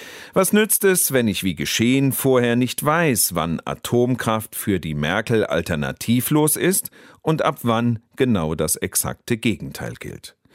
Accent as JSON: {"language": "German", "town": "Bonn", "region": "North Rhine-Westphalia", "country": "Germany", "tie": "born or raised there", "said": "Was nützt es, wenn ich in meiner Heimatstadt Bonn kein Parkticket ziehe"}